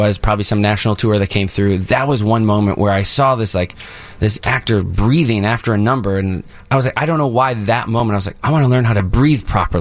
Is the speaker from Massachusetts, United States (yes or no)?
no; Northbrook, Illinois, United States; I was 9 years old. I grew up in Northbrook here, and I played baseball.